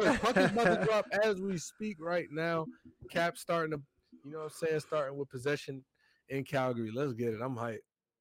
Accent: Florida, United States; But at the same time, I am from Broward County. We have a hockey team playing in our city.

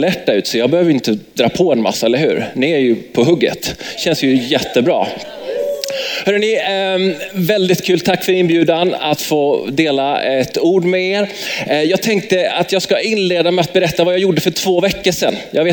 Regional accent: Värnamo, Jönköping County, Sweden; born there; att jag var född i Värnamo. Så att jag är ju från Värnamo, så jag är som hemma.

